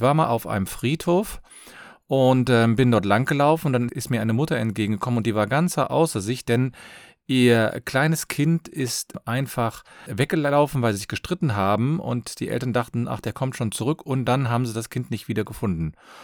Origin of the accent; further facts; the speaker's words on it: Cologne, North Rhine-Westphalia, Germany; ich komme aus Köln und ich freue mich, dass du wieder dabei bist.